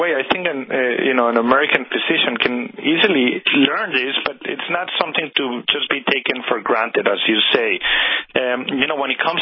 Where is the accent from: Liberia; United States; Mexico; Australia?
Mexico; my background is Latin. I was born and raised in Mexico.